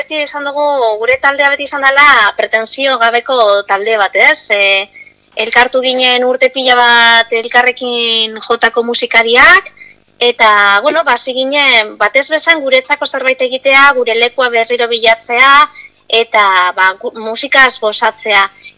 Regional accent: Basque Country, Spain; azkenean gure gu Durangaldekoa gara eta gure herria da, ez? Eta gure herriko historia da.

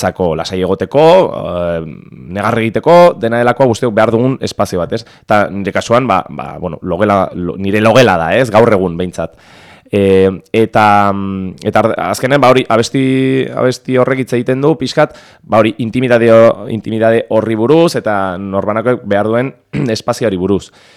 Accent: Vitoria-Gasteiz, Basque Country, Spain; Ni Gasteiztarra naiz

